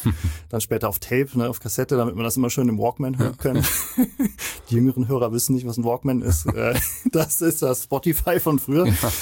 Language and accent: German; Andernach, Rhineland-Palatinate, Germany; Ich komme aus Andernach, das ist in der Nähe von Koblenz, so 20 Kilometer entfernt ungefähr.